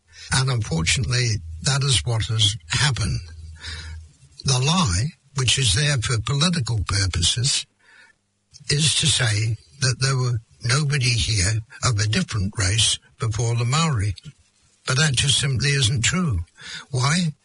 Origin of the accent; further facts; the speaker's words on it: United Kingdom; I'm British.